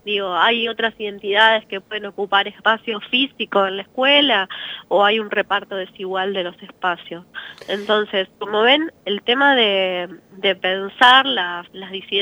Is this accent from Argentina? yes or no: yes; Rosario, Santa Fe, Argentina; yo soy rosarina